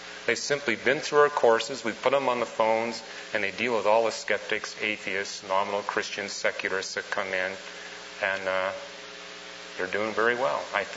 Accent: Canada; now in United States; I'm from Canada.

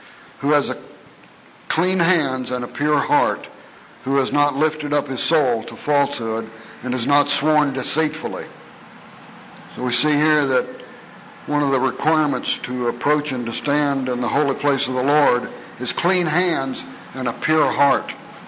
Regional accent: Stillwater, Oklahoma, United States; I'm from Stillwater, Oklahoma.

